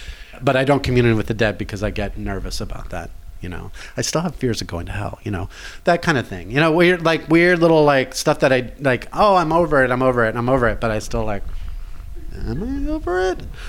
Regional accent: Irvine, California, United States; Orange County, Irvine. I grew up in Irvine, California.

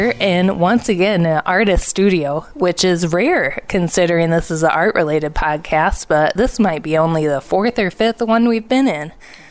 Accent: Ohio, United States; And I'm from Ohio, and that makes us mortal enemies.

